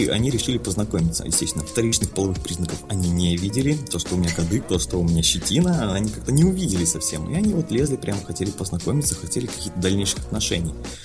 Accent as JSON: {"language": "Russian", "town": "Omsk", "region": "Omsk Oblast", "country": "Russia", "said": "Я из Омска. Это такая обочина России."}